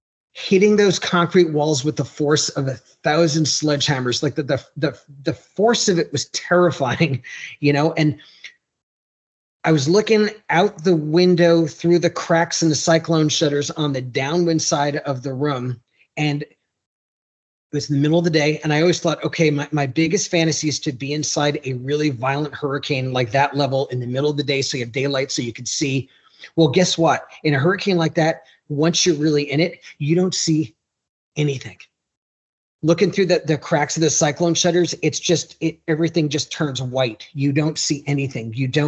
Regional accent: Long Island, New York, United States; I grew up on Long Island in the East Coast.

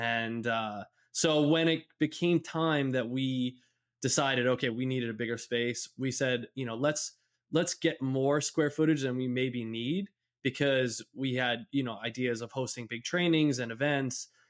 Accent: North Massapequa, New York, United States; Yeah, so grew up in North Massapequa in Long Island. So I'm a Long Island, New York boy, born and raised.

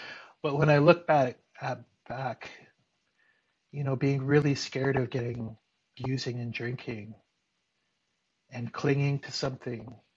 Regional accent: Kenora, Ontario, Canada; It seemed like there was not as many other nationalities or other cultures. Kenora had kind of, you know, settlers and then indigenous people

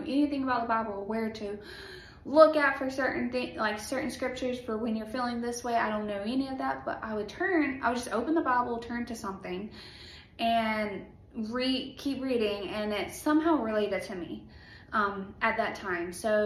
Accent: Alabama, United States; So I'm from Alabama. Church was always the number one thing.

